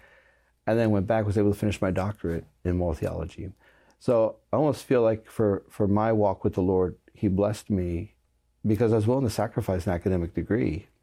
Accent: Germany; I grew up in Germany, came yeah. home, was like, yes, you know, I'm a Southerner

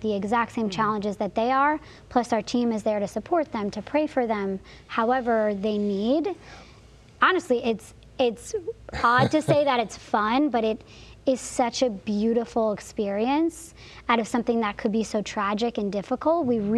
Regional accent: United States; I'm a stranger. I'm American.

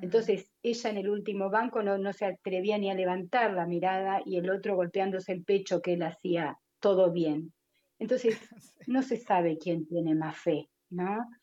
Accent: Argentina; el mensaje está caminando en diferentes países, en mi país, cuando yo no soy una persona que he viajado, que he salido, ¿me entendés?

